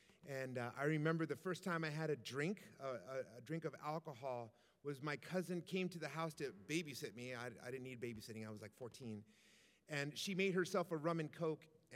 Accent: San Antonio, Texas, United States; I was raised in the Catholic faith like most of San Antonio, especially on the south side.

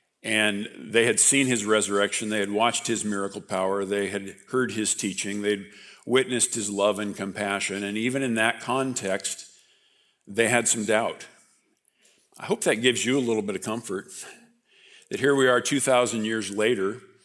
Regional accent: Oregon, United States; but I grew up in the Willamette Valley, and I picked strawberries and pole beans.

